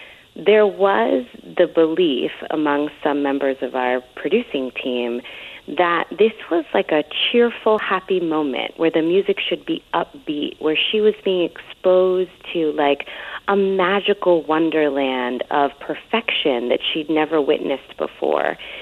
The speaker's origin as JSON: {"language": "English", "town": "Bronx", "region": "New York", "country": "United States", "tie": "born or raised there", "said": "The neighborhood I grew up in the Bronx was a working middle-class neighborhood"}